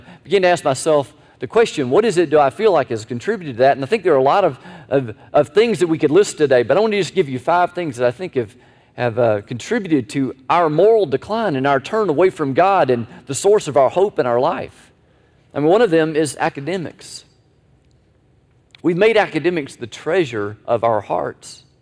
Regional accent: Tallahassee, Florida, United States; also born or lived in Jacksonville / New York; I was born in Jacksonville, Florida, lived for a short time in New York, grew up in Tallahassee, and have called this home for nearly 27 years

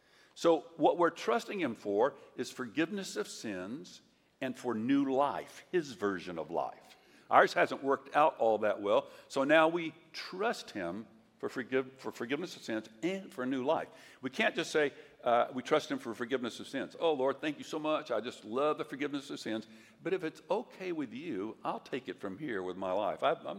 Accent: Texas, United States; which are valuable skills if you're growing up in Texas in the 1950s when your chief enjoyment as a boy is fighting.

